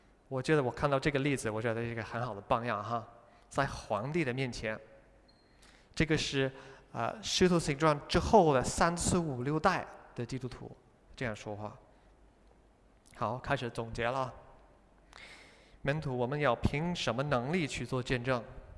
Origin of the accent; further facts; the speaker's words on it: United Kingdom; 我来自英国嘛，